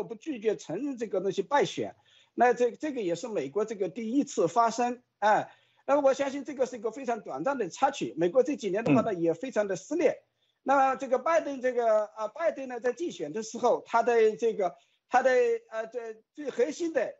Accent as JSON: {"language": "Chinese", "country": "China"}